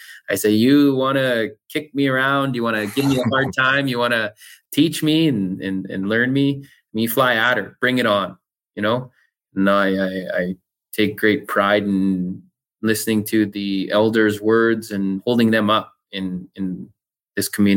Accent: Canada; And I'm proud Canadian, proud First Nation person.

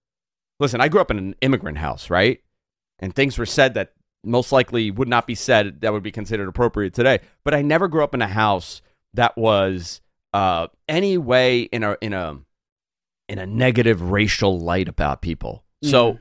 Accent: Queens, New York, United States; but I grew up in Queens where all my friends were from everywhere. You know, very, very diverse.

